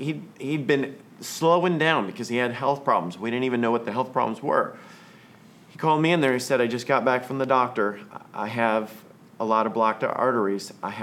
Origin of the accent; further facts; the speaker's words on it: Alabama, United States; I called my pastor, my home pastor, Malcolm Carter, that I grew up in Alabama, and he took over my home church.